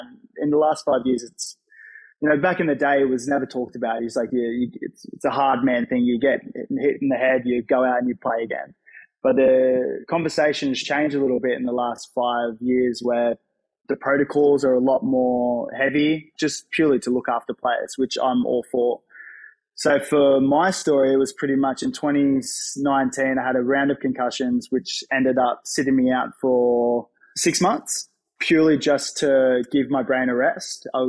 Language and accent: English; Gold Coast, Queensland, Australia; And I grew up on the Gold Coast